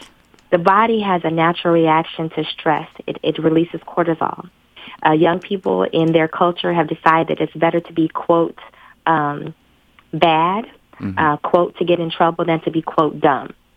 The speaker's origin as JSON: {"language": "English", "town": "Lexington", "region": "Kentucky", "country": "United States", "said": "I am originally from Lexington. Hey. I'm a graduate of Bryan Station High School."}